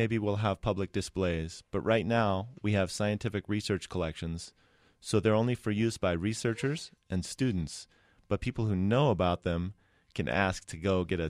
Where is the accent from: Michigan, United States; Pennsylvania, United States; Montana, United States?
Pennsylvania, United States; Philadelphia; I first got to participate on a Christmas bird count where I grew up in Philadelphia, and the rest is history.